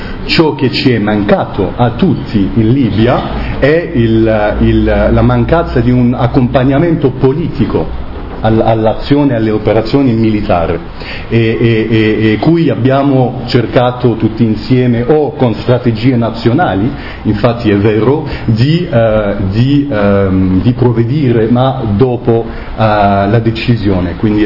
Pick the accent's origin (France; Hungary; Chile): France; Italian is a second language; Mi scuso tanto per mio italiano, perché come avete capito sono francese